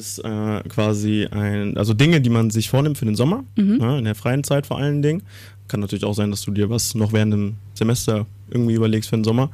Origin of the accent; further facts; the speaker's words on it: Giessen, Hesse, Germany; Ich bin ursprünglich aus Gießen, aus dem wunderschönen Mittelhessen, also wirklich mittendrin, ein bisschen nördlich von Frankfurt am Main, weil man Gießen hier nicht kennt. Ja, ich bin da groß geworden, wenn du so möchtest, habe da auch ein bisschen schon studiert.